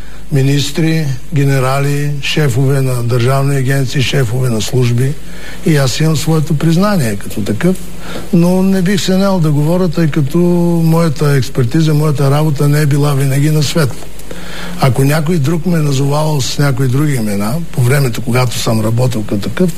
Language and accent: Bulgarian; Velingrad, Pazardzhik Province, Bulgaria; Аз съм от Велинград.